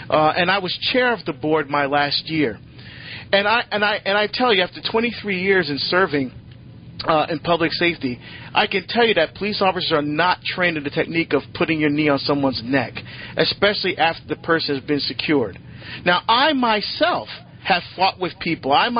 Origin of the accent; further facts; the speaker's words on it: Newark, New Jersey, United States; So, for example, Matthew, I grew up in Newark, New Jersey.